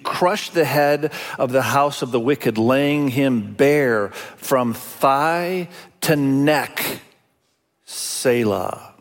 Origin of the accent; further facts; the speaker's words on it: East Nusa Tenggara, Indonesia; first language Indonesian; English is a second language; I grew up in Indonesia. I've told you that many times. Indonesian was my first language. English is my second language, actually. And I speak other Asian languages. But we were there living on the island of Sumba.